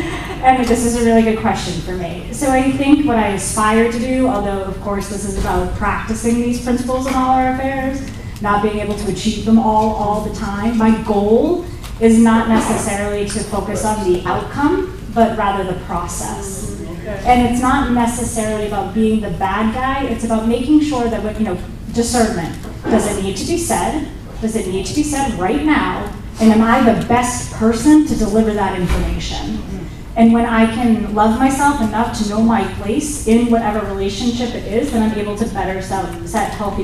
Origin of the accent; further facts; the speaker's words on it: Massachusetts, United States; I'm an addict. I am here from Massachusetts, and I'm super grateful to be here in Alabama.